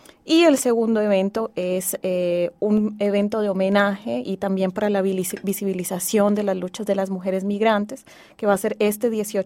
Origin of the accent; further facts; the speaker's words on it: Colombia; now in Switzerland; no solamente en relación a las luchas sociales que se dan en mi país, Colombia, sino también como mujer migrante aquí en Suiza